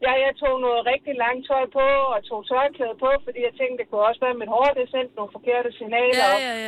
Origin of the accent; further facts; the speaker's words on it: Ullerslev, Region of Southern Denmark, Denmark; Jeg er fra Ullerslev.